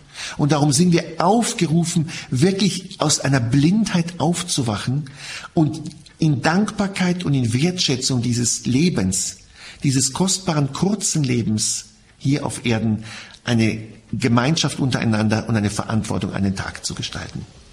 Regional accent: Israel; Ich bin in Israel aufgewachsen, will ich kurz einflechten, im Heiligen Land, und habe einen sehr soliden Einstieg in das Judentum bekommen. Ich habe sehr viel Judentum schon als Kind lernen dürfen.

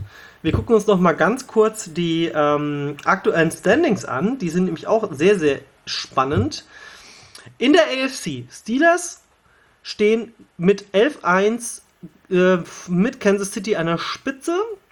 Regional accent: Hanover, Lower Saxony, Germany; born there; das muss ich als gebürtiger Hannoveraner zugeben

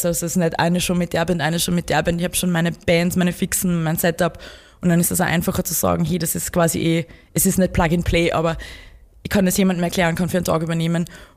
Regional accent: Upper Austria, Austria; also ich bin aus Oberösterreich.

